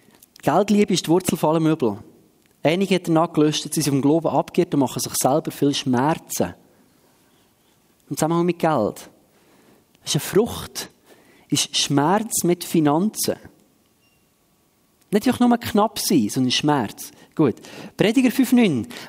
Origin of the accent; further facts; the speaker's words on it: Switzerland; Und ich glaube, wir vergessen das manchmal als Schweizer, dass der Reichtum, den wir haben